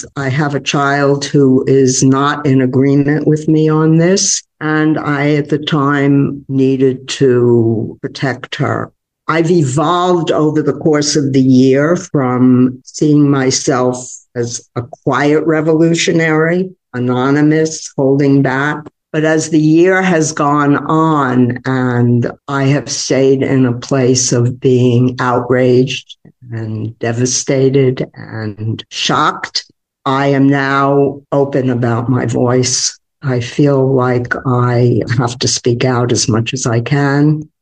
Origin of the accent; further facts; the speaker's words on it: Brooklyn, New York, United States; Growing up in Brooklyn is the highlight of my identity. I grew up in a place that I would like to see the world become. It was a multicultural environment.